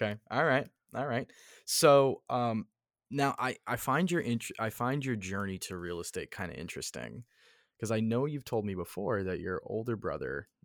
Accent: New York, United States; now in Alabama, United States; because as a New Yorker, I have no idea how this state works.

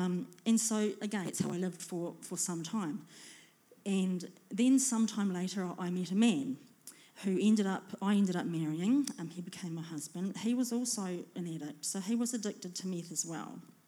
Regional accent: Whangarei, Northland, New Zealand; now in Christchurch, New Zealand; So I'm not originally from Christchurch. I grew up in the North Island, Whangarei.

